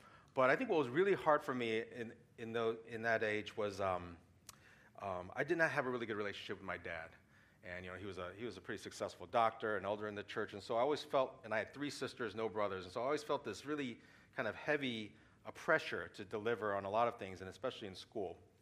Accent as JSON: {"language": "English", "town": "St. Louis", "region": "Missouri", "country": "United States", "tie": "born or raised there", "said": "And at that time, I was going back to St. Louis, my hometown, and I was about to start work."}